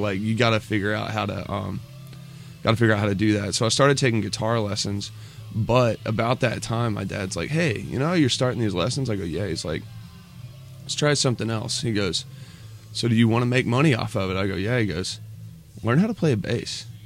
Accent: Somerset, Kentucky, United States; I was born in Somerset, kind of moved around in the area, but yeah, that's where I was born and raised, in Somerset.

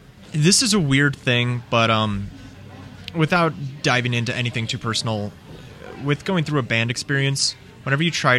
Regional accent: United States; accent: Northern; never really felt like I was a Southerner, probably because I got picked on in school because of my Northern accent, which is crazy to me because I sure can't hear it anymore.

